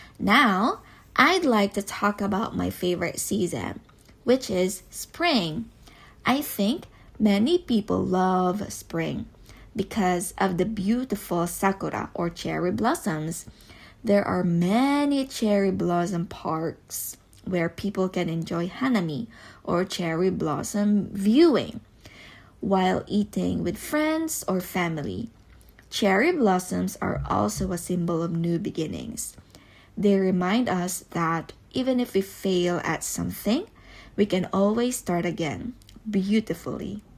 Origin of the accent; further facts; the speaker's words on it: Philippines; now in Japan; Even though I am from the Philippines, where it feels like summer all year round, I prefer winter more than summer.